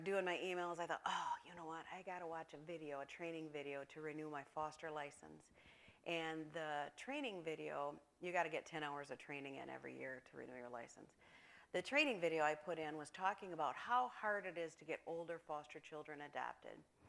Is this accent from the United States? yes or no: yes; Hamilton, Michigan, United States; I am from Hamilton.